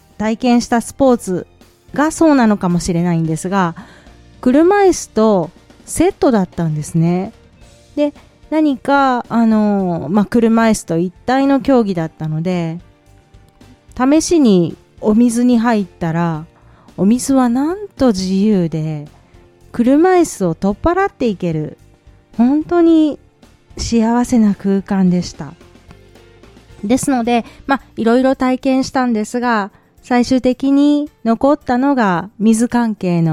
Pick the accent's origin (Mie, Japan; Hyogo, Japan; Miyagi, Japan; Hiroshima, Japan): Mie, Japan; 私は三重県松阪市に住んでいます。生まれも育ちも三重県です。